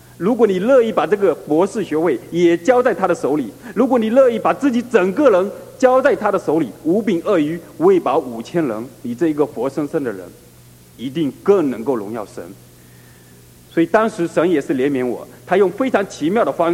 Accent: Fujian, China; moved away; 我老家是在福建的一个小山村那边，是跟浙江交界的那个山区里面。

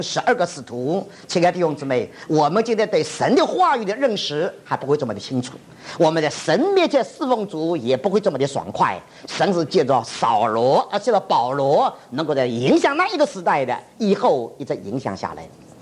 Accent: China; 在我们中国人中间，你也看见了，福音传到中国到现在170多年了。

